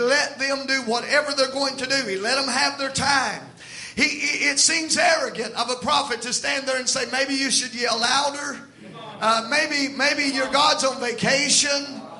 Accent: Southern United States, United States; moved away as an adult; originally, I am from the South. I moved up north about 5 years ago.

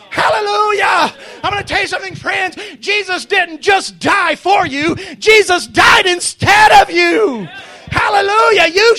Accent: the South, United States; I'm from the South. We expect voluminous amens.

